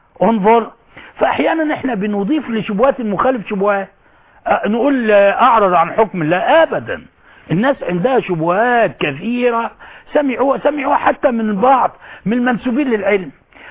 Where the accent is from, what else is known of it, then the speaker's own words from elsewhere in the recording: Cairo, Cairo Governorate, Egypt; من القبور الوهمية الموجود عندنا في القاهرة